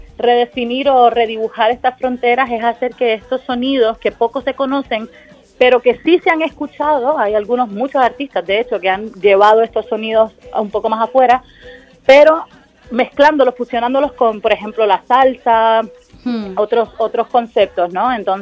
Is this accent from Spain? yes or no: no; Puerto Rico; also born or lived in Colombia; Yo nací en Puerto Rico, madre y padre colombianos, o sea que yo en algún momento de mi crecimiento así vital viví en Colombia.